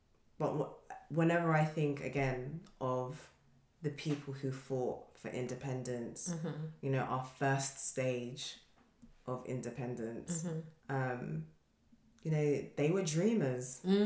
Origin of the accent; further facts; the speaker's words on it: Nigeria; think about who I am as a Nigerian, and actually change the definition of that.